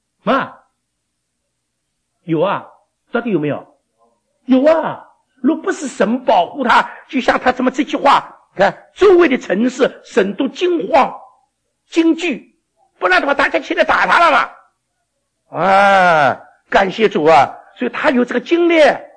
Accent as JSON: {"language": "Chinese", "region": "Shanghai", "country": "China", "said": "我们上海人不吃辣的。"}